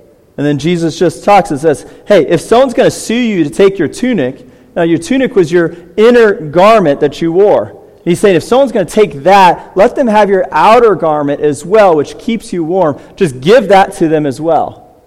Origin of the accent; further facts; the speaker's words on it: United States; I mean, I'm an American after all. I have rights.